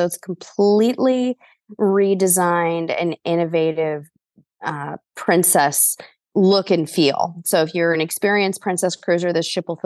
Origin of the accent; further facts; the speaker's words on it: California, United States; now in Texas, United States; Well, I am originally from California, spent my whole life in various areas of California. And just last year, my family and I bought a farmhouse and relocated to Texas.